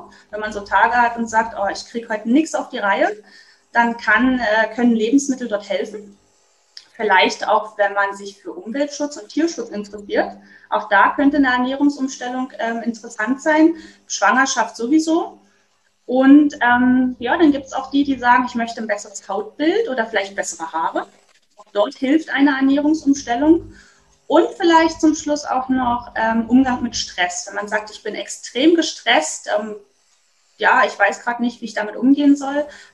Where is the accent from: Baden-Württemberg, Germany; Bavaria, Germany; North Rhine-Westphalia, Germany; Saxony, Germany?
Saxony, Germany; Dresden; ich bin Ernährungscoach und ich komme aus Dresden, bin jetzt fast 40, habe 2 Kinder mit 7 und 11 Jahren